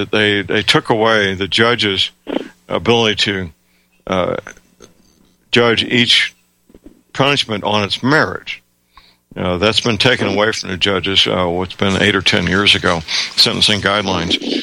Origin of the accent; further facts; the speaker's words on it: St. Louis, Missouri, United States; not even my hometown, St. Louis, at this point.